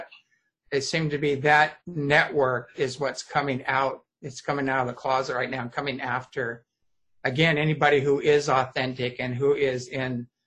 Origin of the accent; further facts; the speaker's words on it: Apple Valley, California, United States; But that area, that I was raised in Apple Valley, California, right there.